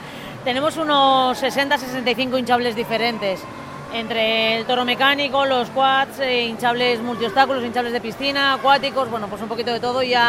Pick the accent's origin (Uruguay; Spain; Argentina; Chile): Spain; Colindres, Cantabria; soy de Colindres, pero si mi padre te oye, también tengo mi parte de Laredo, ¿eh? Claro, yo siempre digo, soy de la pesquera.